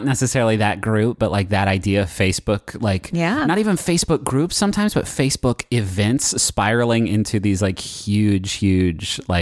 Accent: Huntington, United States; We didn't have a Chili's for a long time while I was growing up in Huntington.

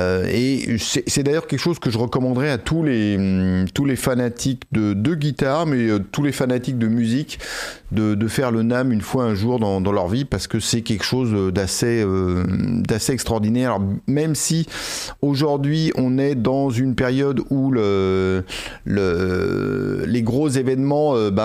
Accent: Paris, Île-de-France, France; born there; accent: French; je suis né ici à Paris, et j'ai l'impression que par réaction, j'ai un peu cultivé mon accent français.

